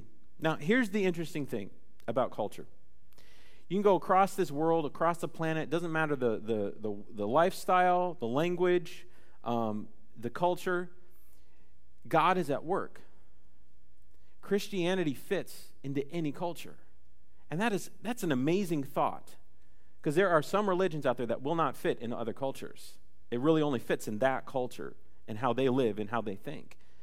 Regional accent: Ohio, United States; also born or lived in Georgia; Like, our family, we grew up in Ohio, and this is hometown for us in Worcester. And we lived in Georgia for about 5 years. And so we moved from Ohio

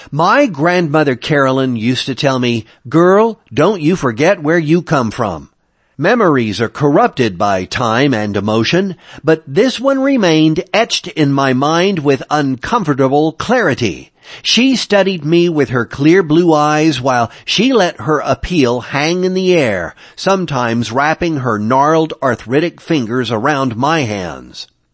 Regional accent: the South, United States; In that awkward space between teenager and adult, my accent was a symbol of everything I thought I hated about my life in the rural South.

